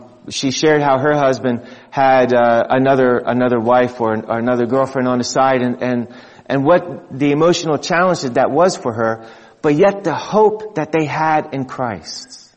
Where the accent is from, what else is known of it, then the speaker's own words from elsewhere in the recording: United States; we're Americans, or I'm very American.